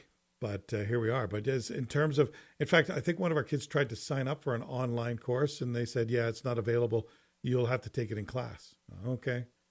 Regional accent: Canada; So for me, as just a Canadian worried about the cost of everything

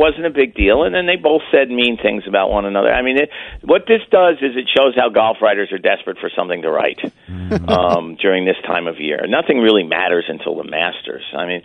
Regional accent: Washington, United States; I'm not anti-Eagles because I'm from Washington or anything like that.

